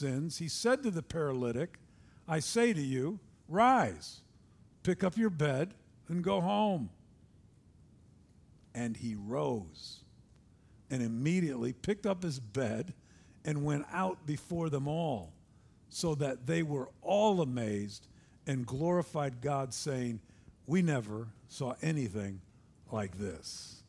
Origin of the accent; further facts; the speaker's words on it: United States; They weren't like homes that I grew up with in the States.